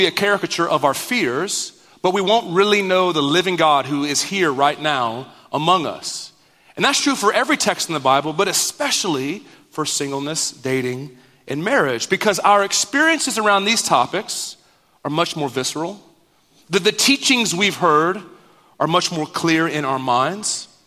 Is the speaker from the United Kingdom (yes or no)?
no; Dallas, Texas, United States; So I grew up in the Dallas area.